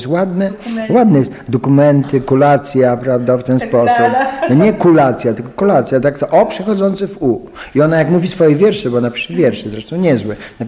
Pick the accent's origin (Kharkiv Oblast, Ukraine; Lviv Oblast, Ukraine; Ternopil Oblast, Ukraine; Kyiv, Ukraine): Lviv Oblast, Ukraine; Lviv; Poza tym ja jestem lwowianinem